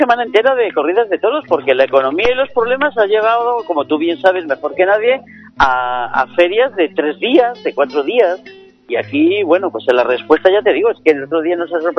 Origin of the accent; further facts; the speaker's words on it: Torrelavega, Cantabria, Spain; porque soy de Torre la Vega y aquí hay plaza de toros.